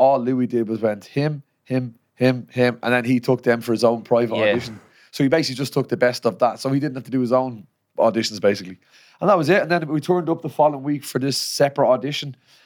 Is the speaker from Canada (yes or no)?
no; Dublin, Leinster, Ireland; I'm from Artane.